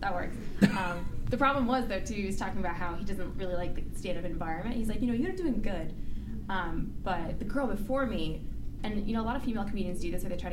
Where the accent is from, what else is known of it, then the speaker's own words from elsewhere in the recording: Fort Collins, Colorado, United States; born there; also born or lived in Bahrain; Yeah, I was born in Fort Collins, Colorado, but my parents are from Baghdad. I lived in the Middle East for 4 years in a country called Bahrain, which no one knows.